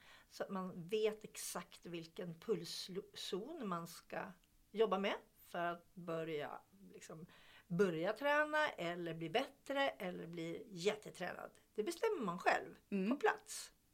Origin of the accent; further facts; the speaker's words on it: Sweden; Nej, jag är svensk, möjligen finsk anfader eller något.